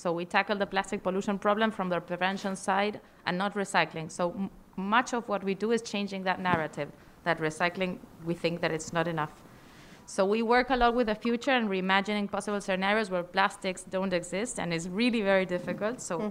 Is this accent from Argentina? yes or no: yes; Argentina; from Argentina